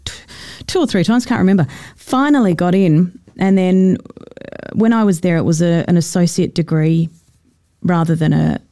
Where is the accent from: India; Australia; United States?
Australia; Perth, Western Australia; accent: Perth; I had to try and get my Perth accent back. And it was quite hard work because the Queensland accent is so easy to lapse into.